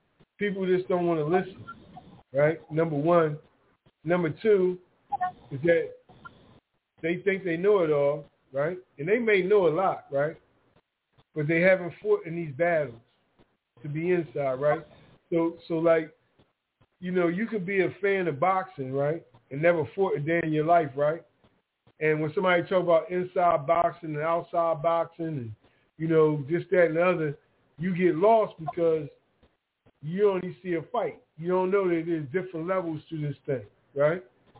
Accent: Philadelphia, Pennsylvania, United States; That's the neighborhood I'm from. I'm from the Black Bottom.

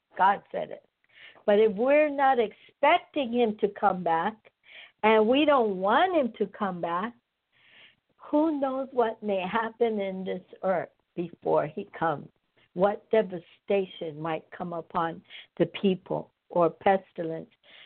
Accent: Hawaii, United States; Because I come from Hawaii, there's over 1,000 religions in Hawaii.

